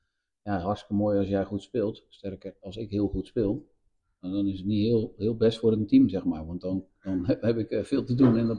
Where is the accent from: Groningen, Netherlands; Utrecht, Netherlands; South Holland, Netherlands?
South Holland, Netherlands; Alphen aan den Rijn; 53 jaar, geboren en getogen in Alphen.